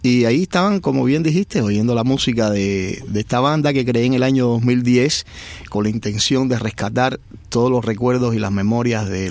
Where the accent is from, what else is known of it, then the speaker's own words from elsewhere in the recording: Cuba; now in Miami, United States; aunque seamos cubanos, somos aquí de Miami.